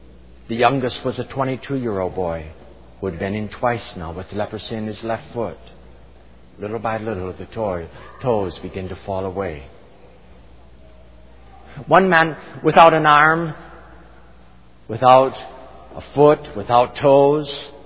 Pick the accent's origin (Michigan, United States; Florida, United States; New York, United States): Michigan, United States; Muskegon; born there; It's not my fault that I was born in Muskegon, Michigan, of a father and a mother who loved me